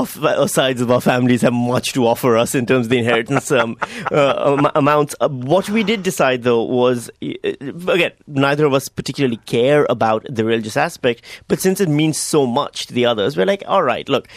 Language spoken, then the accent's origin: English; Pakistan; Deep down, I'm still Pakistani. You know, you can take the boy out of Pakistan, but you can't take his parents out of his life.